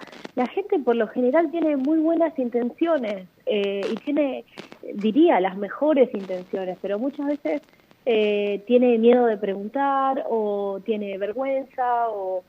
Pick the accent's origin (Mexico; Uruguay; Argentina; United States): Argentina; porque soy una ciudadana argentina